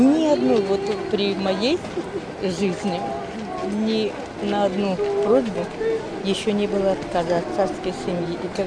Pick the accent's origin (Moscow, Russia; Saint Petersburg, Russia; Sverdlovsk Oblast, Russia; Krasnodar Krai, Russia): Krasnodar Krai, Russia; Sochi; Вообще из Сочи.